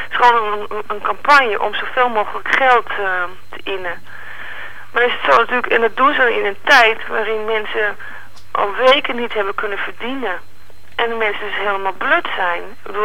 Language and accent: Dutch; Netherlands; now in Israel; En mensen weten dus dat ik uit Nederland kom.